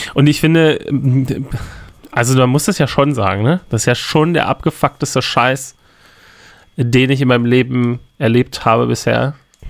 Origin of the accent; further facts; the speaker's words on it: Germany; wir als Deutsche, da relativ gelassen drauf gucken können, weil wir es noch im Griff haben